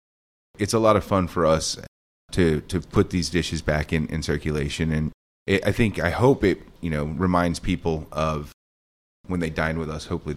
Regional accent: the South, United States; I'm from the South. You know? We're from the land of pimento cheese.

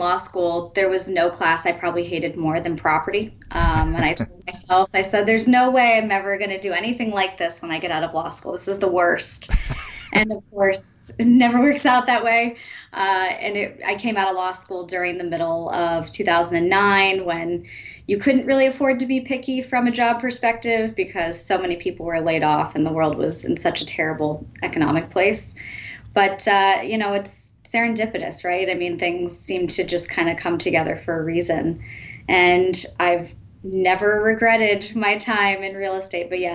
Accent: Rhode Island, United States; I am from Rhode Island.

